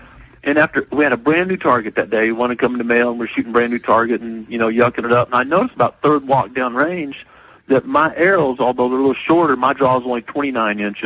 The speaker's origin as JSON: {"language": "English", "region": "Missouri", "country": "United States", "also_born_or_lived": "Spartanburg, South Carolina", "said": "Hey, so I'm originally from Missouri and, you know, always loved deer."}